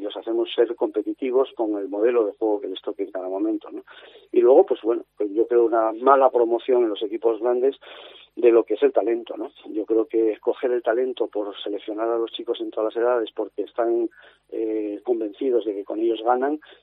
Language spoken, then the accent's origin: Spanish; Asturias, Spain; Hombre, como asturiano, vería muy bien que estuviesen los dos.